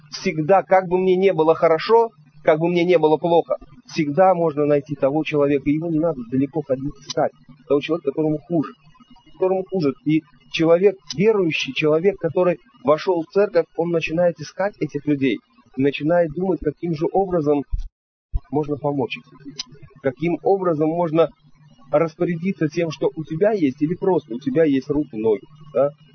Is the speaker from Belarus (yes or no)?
no; Uzbekistan; now in Russia; Вот я вырос в Узбекистане.